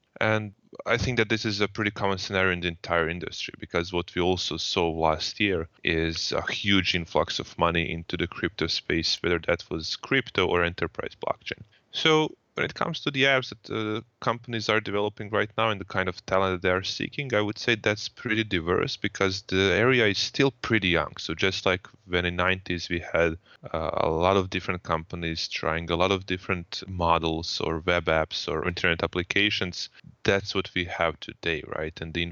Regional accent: Croatia; I come from Croatia.

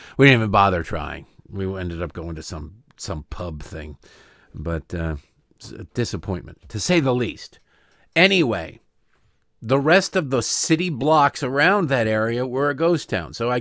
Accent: Detroit, Michigan, United States; I grew up in Detroit, so I guess I'm used to large swaths of commercial areas of a major city being boarded up and abandoned.

